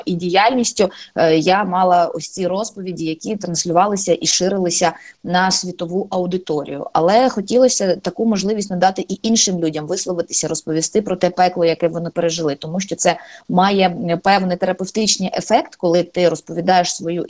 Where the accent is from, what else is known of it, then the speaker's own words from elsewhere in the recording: Mariupol, Donetsk Oblast, Ukraine; яка приїжджала в Маріуполь, яка щиро закохалася в Маріуполь під час проведення в моєму рідному місті Гогольфесту.